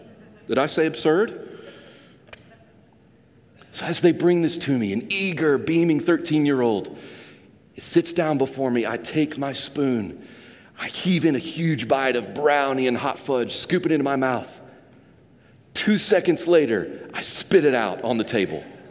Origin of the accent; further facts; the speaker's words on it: Arkansas, United States; I grew up in Northeast Arkansas. And growing up in Arkansas, my family always loved to celebrate family birthdays.